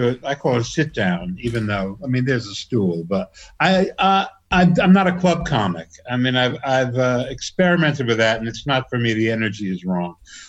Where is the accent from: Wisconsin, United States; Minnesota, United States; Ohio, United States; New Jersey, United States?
New Jersey, United States; Paterson; also born or lived in New York; I was born in New York and taken to Paterson.